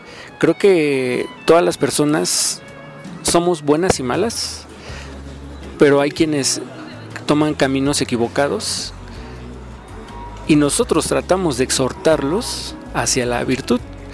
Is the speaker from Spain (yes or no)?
no; Mexico; Hay una urgencia, al menos en mi país, pero creo que esto le compete a toda América Latina, y es pues ayudar a las comunidades marginadas, y en este caso pues es la cárcel de México.